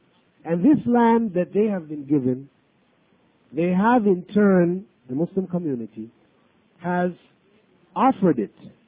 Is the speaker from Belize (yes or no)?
yes; Belize; in the sense that I am from Belize and I'm trying to get everybody to come back with me to Belize, because I'm not.